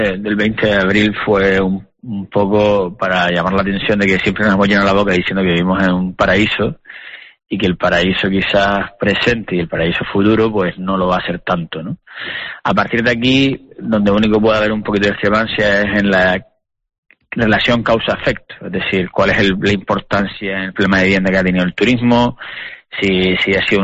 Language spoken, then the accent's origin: Spanish; Canary Islands, Spain; a mí como canario